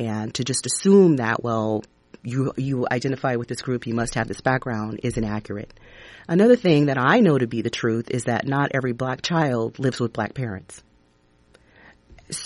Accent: Texas, United States; As a Black person, as a Black woman who was raised in the South, I'm from Texas originally

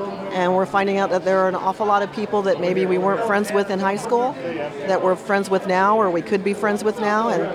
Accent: Kansas City, United States; I come from Kansas City.

